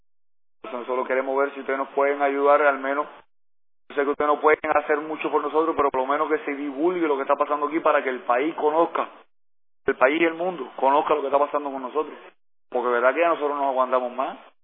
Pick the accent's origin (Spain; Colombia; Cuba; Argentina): Cuba; now in United States; Soy cubano.